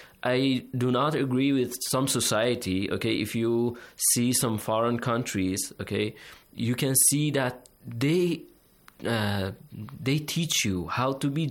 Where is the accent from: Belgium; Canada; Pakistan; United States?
Pakistan; I'm from Pakistan.